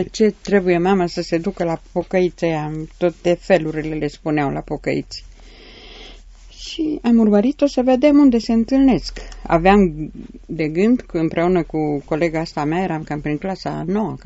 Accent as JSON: {"language": "Romanian", "town": "Bistrița", "region": "Bistrița-Năsăud", "country": "Romania", "said": "eram în Cluj, deja lucram la Cluj, că altfel sunt din Bistrița, Bistrița Năsăud."}